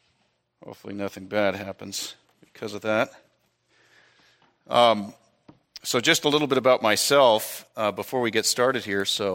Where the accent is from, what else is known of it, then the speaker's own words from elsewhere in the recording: Vacaville, California, United States; born there; So I was born in California, Vacaville, California.